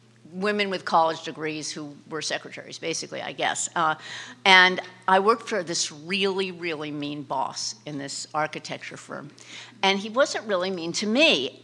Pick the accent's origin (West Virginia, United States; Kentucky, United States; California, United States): California, United States; Beverly Hills; I grew up in Beverly Hills. My parents were screenwriters